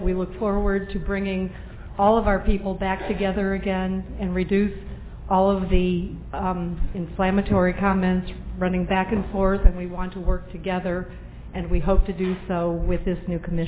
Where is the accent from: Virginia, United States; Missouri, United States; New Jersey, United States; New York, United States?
Virginia, United States; I'm from Albemarle County